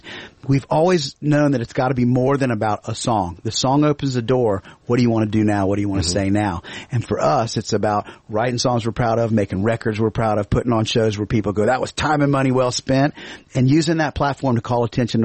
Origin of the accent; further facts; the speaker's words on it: Gainesville, Florida, United States; You know, we grew up in Gainesville, Florida.